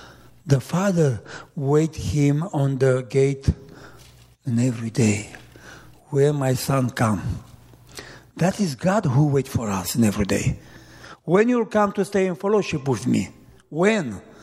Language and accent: English; Romania; English is a second language; When I came in the church, for me, no words in English. Just … from Romania. That is all, you know.